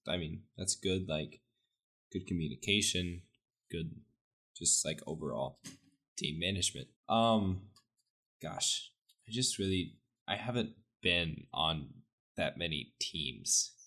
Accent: Brooklyn, New York, United States; accent: Brooklyn; Hey, there's no need to hate on my Brooklyn accent.

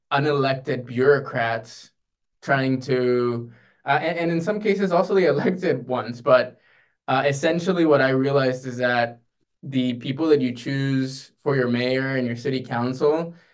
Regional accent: Texas, United States; I wanted to be back in my home state of Texas

